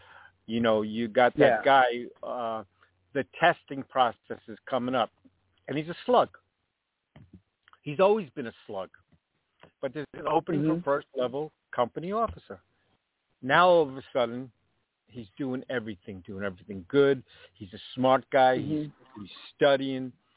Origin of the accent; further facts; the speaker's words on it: New York, United States; I grew up in New York. I get it.